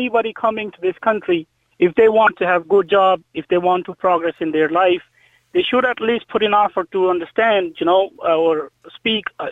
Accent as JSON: {"language": "English", "country": "Pakistan", "lives_now": "Ireland", "said": "here in Ireland, because I'm from Pakistan"}